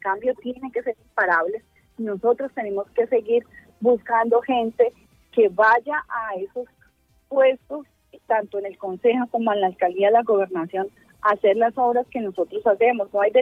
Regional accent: Cali, Valle del Cauca, Colombia; que nosotros necesitamos como caleños y caleñas.

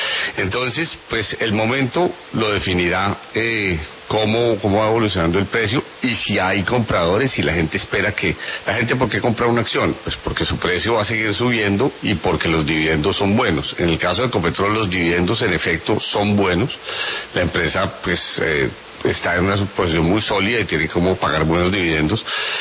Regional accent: Colombia; Ecopetrol es de todos los colombianos, que somos los dueños del Estado.

